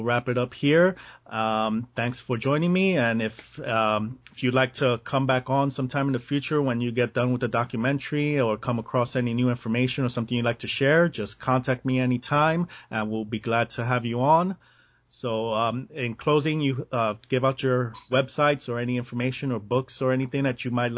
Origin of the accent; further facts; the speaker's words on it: Bronx, New York, United States; now in Arizona, United States; I was raised around that, so I'm very familiar with, you know, this topic.